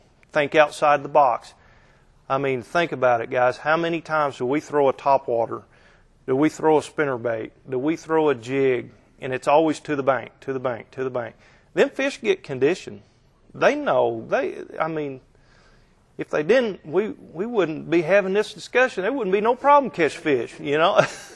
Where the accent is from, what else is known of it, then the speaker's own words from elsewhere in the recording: Missouri, United States; I grew up on the southern end. I grew up in Long Creek Arm on Table Rock.